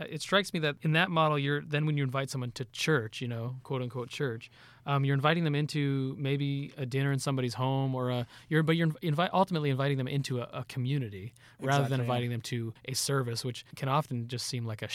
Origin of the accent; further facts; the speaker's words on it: Ontario, Canada; also born or lived in Vancouver; And I grew up in Ontario, just across the border.